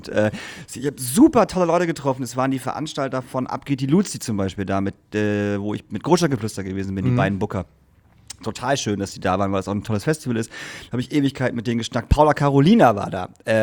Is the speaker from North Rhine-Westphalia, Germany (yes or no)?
no; Lingen, Lower Saxony, Germany; weil wir über meine Heimat, über Lingen gesprochen haben